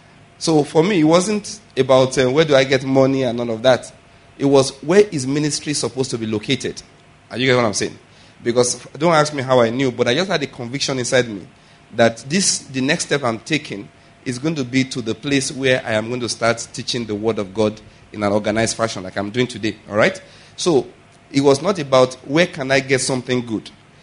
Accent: Ondo, Nigeria; born there; I was born in Ondo State, went to university in Edo State, and then served in Taraba State. I did my house job in Ondo State, served in Taraba State, and I did my postgraduate in Lagos.

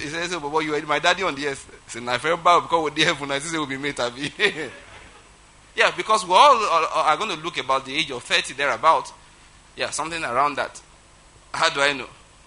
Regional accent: Ondo, Nigeria; I'm from Ondo State, naturally speaking.

